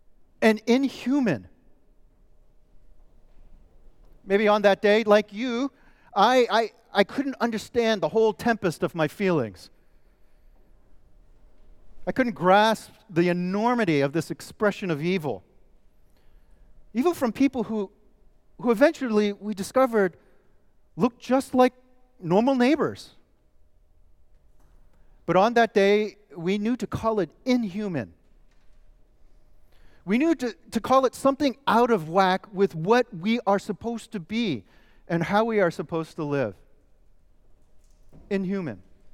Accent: New York City, New York, United States; born there; I was born in New York City, more specifically in the Bronx, in the shadow of Yankee Stadium.

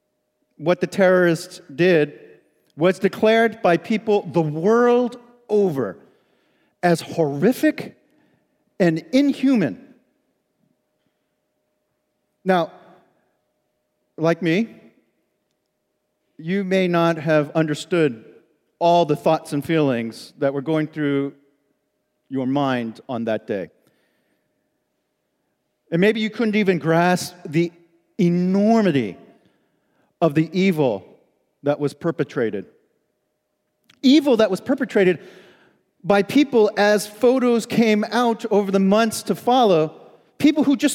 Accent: New York, United States; born there; I was born in New York City, more specifically in the Bronx, and even more specifically in the shadow of Yankee Stadium.

